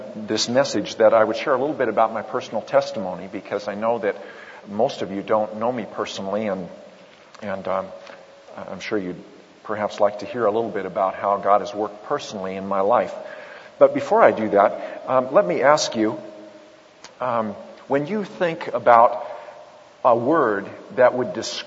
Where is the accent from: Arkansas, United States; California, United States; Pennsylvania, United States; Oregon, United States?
Oregon, United States; Portland; I grew up in Portland, Oregon. I'm the oldest of seven children. My parents were Roman Catholic, and so I grew up attending Catholic church